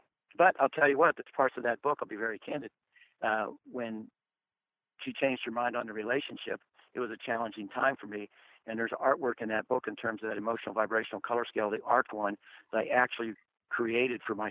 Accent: Pennsylvania, United States; No, I was raised in Pennsylvania, Western Pennsylvania.

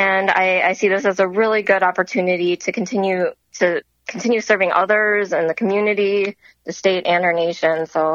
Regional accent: Coon Rapids, Minnesota, United States; now in North Oaks, United States; I'm also a Korean-American adoptee. I grew up in Coon Rapids and currently living with my family in North Oaks.

